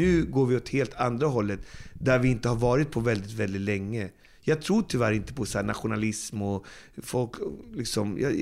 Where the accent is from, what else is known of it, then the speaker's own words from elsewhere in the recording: Sweden; Som svensk känner jag att jag är en upplyst människa.